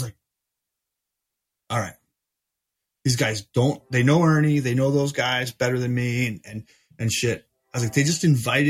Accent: New Jersey, United States; Like I'm from New Jersey and I'm tough

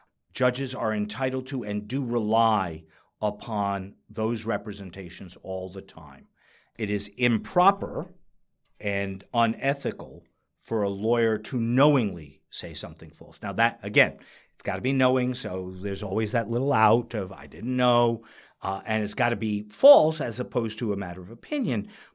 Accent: New York, United States; I'm a New Yorker and you're wrong.

